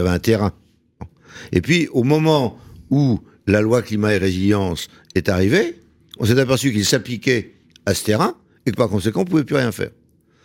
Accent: Brittany, France; quand moi, les agriculteurs chez moi en Bretagne me disent on ne peut plus faire de pommes de terre

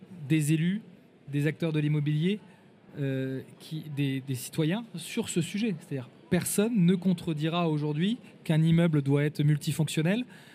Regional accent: Brest, Brittany, France; moi je viens de Brest, je viens de province.

